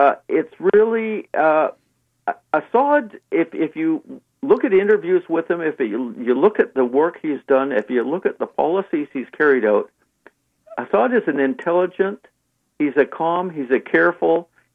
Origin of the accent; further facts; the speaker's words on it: Canada; I grew up in Canada